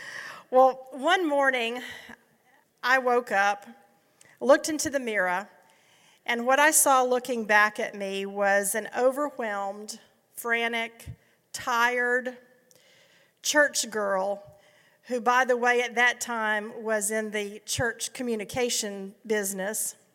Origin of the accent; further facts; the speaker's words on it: Savannah, Georgia, United States; I really would love to just welcome you all for the next couple of days into my hometown. I may be a little biased, but I like Savannah